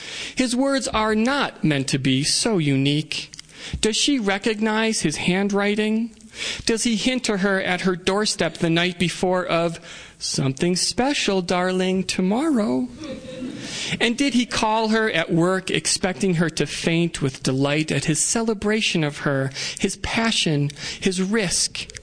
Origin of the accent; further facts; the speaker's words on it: Cheektowaga, New York, United States; I would be living in my hometown, which is a suburb of Buffalo, New York, called Cheektowaga, which is an Iroquois word for land of the crabapple trees.